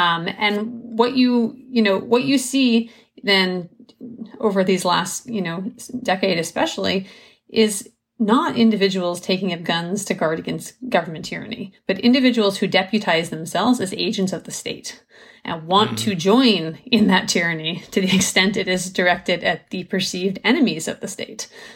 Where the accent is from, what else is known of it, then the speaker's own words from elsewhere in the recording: South Dakota, United States; I grew up in South Dakota. Everyone had guns because you used them on the farm all the time.